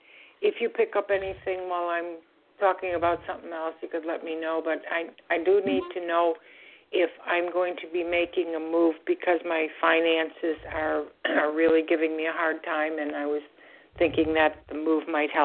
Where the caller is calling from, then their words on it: Florida, United States; I'm calling from Florida.